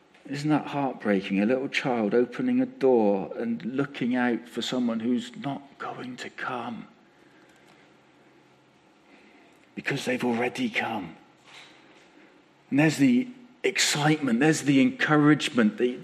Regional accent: Bradford-on-Avon, South West England, United Kingdom; When I was a boy growing up in Bradford-on-Avon, on the edge of the town, on a crossroads

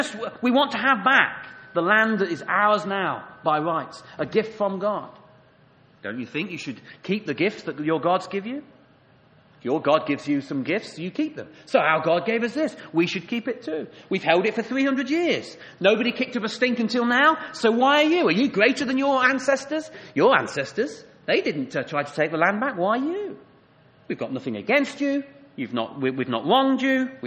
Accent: United Kingdom; We would say that, wouldn't we, as British people?

